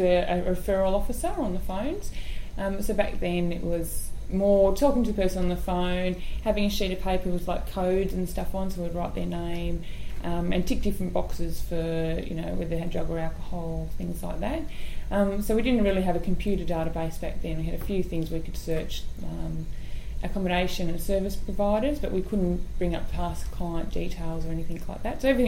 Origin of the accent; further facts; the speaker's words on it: Sydney, New South Wales, Australia; born there; I was born here in Sydney.